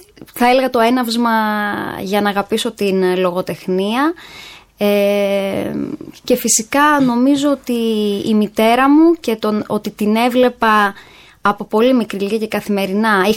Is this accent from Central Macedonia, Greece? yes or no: yes; Neochori, Central Macedonia, Greece; also born or lived in Thessaloniki; Γεννήθηκα Θεσσαλονίκη, έζησα και μεγάλωσα στο Νεοχώρι Χαλκιδικής. Τελείωσα λύκειο στο Λύκειο της Αρναίας Χαλκιδικής, στο Ενιαίο